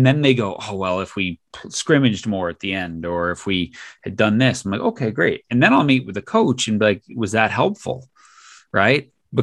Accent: New York, United States; now in US West Coast; part of it's that I grew up in New York. And so don't beat around the bush. And then I live on the West Coast

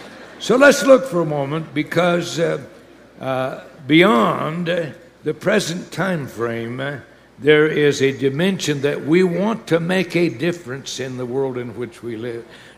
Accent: Prescott, Arizona, United States; I was raised in Prescott, Arizona. Knew where Skull Valley was.

